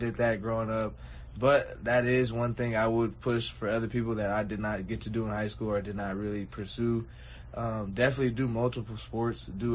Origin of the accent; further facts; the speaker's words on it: Los Angeles, California, United States; I'm from Los Angeles, California, the San Fernando Valley, to be exact, California. Grew up, nice family, nice mom.